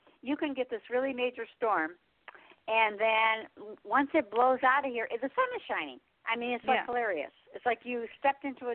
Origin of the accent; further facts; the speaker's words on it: Michigan, United States; I'm from Michigan originally.